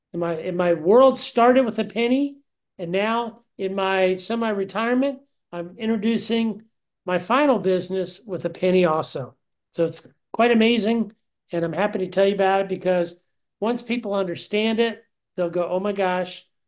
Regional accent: Virginia, United States; I grew up in Northern Virginia on a small farm with a large family. I have 9 brothers and sisters, and we're all still around and still close and having a good time.

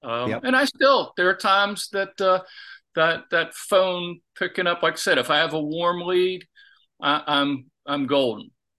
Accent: Charlottesville, Virginia, United States; I grew up here in Charlottesville, Virginia, where University of Virginia is

